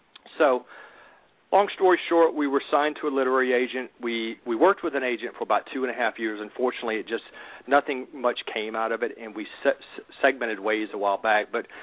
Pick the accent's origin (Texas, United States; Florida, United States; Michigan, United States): Florida, United States; I'm from the Deep South. I was born and raised in Florida.